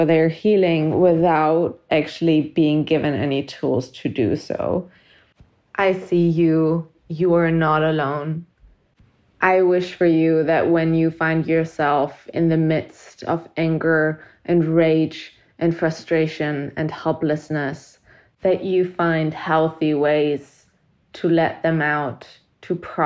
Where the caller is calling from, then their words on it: Germany; she, their pronouns, and I'm calling from Germany.